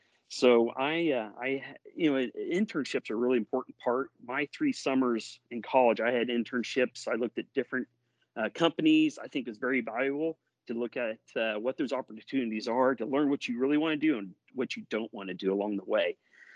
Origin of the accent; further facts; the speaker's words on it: Kansas, United States; moved away as an adult; I'm from Kansas. We're a row crop kind of area. I moved to Sioux Falls, South Dakota in January.